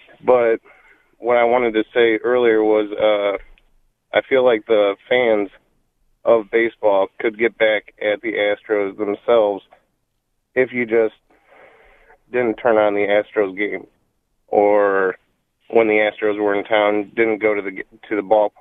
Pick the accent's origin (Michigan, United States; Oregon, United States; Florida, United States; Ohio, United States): Ohio, United States; Cleveland; I'm from Cleveland